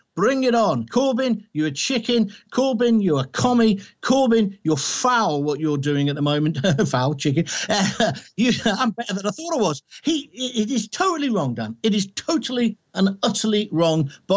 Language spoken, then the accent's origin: English; West Midlands, United Kingdom; I'm from the Midlands. I went to the University of Birmingham.